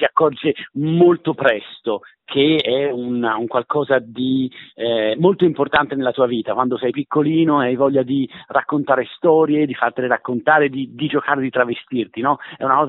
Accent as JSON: {"language": "Italian", "town": "Florence", "region": "Tuscany", "country": "Italy", "said": "Inoltre io proprio da fiorentino amavo molto la dissacrazione ironica"}